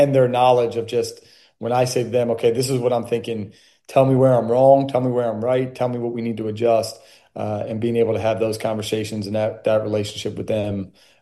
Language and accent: English; Philadelphia, Pennsylvania, United States; I grew up in Philadelphia, where that's part of the fabric, right?